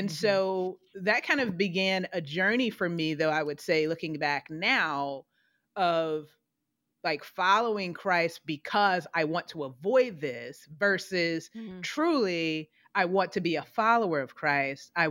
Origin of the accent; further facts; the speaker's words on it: Richmond, Virginia, United States; I come back to my hometown, Richmond, Virginia.